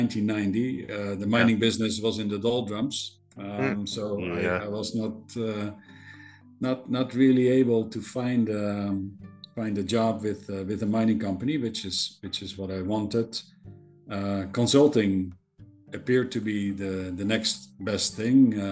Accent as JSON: {"language": "English", "country": "Netherlands", "tie": "born or raised there", "said": "the little town I grew up in the Netherlands was located at near a Roman castellum, a fort, which formed part of the northern defense line of the Roman Empire."}